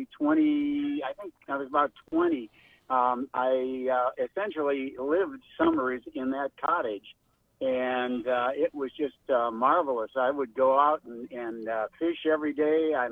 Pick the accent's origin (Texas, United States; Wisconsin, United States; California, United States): Wisconsin, United States; Green Bay; born there; My grandparents were from, one pair was from Shawano and the other pair was from Bondiwell. And I was born in Green Bay